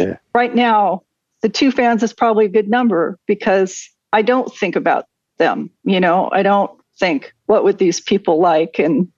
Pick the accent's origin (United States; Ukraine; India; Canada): United States; Oregon; it was University of Oregon School of Music, and which is my home state.